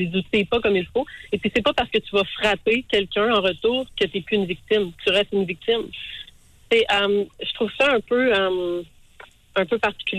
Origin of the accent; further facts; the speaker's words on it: Montreal, Quebec, Canada; now in Ottawa, Canada; Je viens de Montréal, en fait. Je viens toujours de déménager à Ottawa.